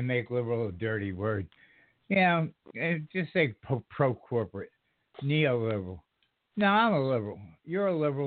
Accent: New York, United States; now in South Carolina, United States; Pennsylvania is one of the racist states I've ever been in, and I'm from New York. I've seen it in New York, but never like I've seen it in Pennsylvania.

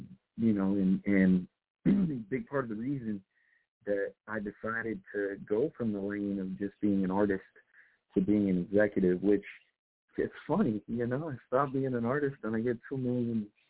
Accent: Wichita, Kansas, United States; We shot that right here in Wichita, Kansas. You know, that Wichita, Kansas is my hometown. I've been here for over 20 years.

